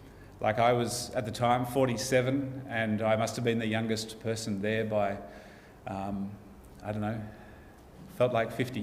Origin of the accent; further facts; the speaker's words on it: Sydney, New South Wales, Australia; "Oh, we're from Australia. We come from Sydney."